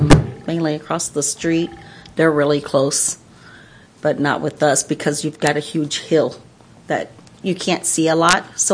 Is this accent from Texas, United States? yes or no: yes; Texas, United States; Well, I'm originally from Texas. I've been there like 20 years